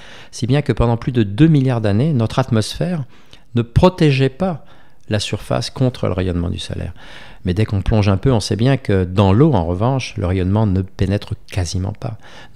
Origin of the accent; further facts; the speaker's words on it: France; exobiologie chez nous en France